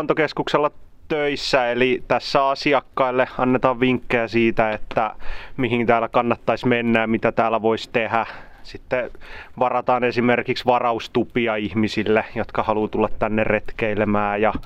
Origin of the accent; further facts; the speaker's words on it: Helsinki, Uusimaa, Finland; Mä oon alun perin Helsingistä kotoisin, että aika pitkälle on helsinkiläispoika päätynyt